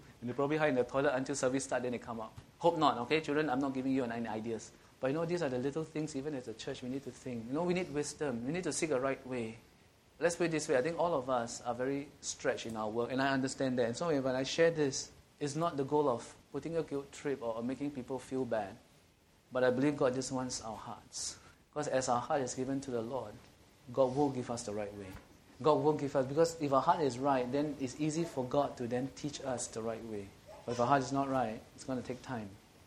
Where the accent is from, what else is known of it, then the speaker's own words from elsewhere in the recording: Singapore; And being a Singaporean, working as well as here